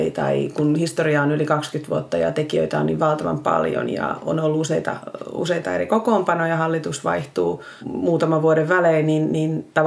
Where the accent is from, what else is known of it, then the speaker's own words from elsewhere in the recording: Turku, Southwest Finland, Finland; also born or lived in London; Olen Turusta kotoisin, mutta ajattelin, että haluaisin mielellään Helsinkiin